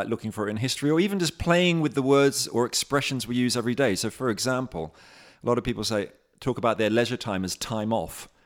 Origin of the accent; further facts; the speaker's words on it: Australia; now in United Kingdom; I am Australian.